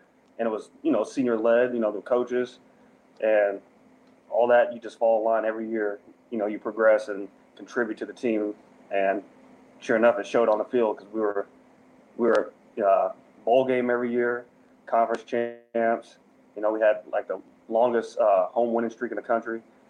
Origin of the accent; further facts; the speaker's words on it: Lawrence, Kansas, United States; No, I grew up in Lawrence, Kansas, actually.